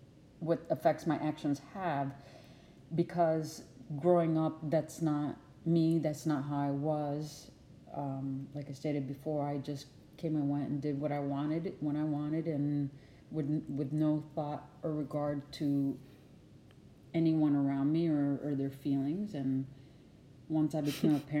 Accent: Puerto Rico; born there; I was born in Puerto Rico. I was born in Puerto Rico in 1966. I have some wonderful memories of there.

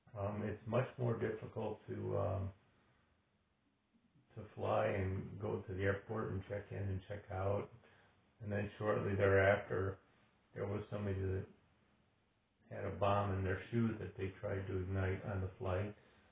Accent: Glenview, Illinois, United States; also born or lived in Chicago; I was born in the city of Chicago, and that's where I spent the first 2.5 years of my life. And then the family moved to Glenview, and I spent the remainder of my youth growing up in Glenview.

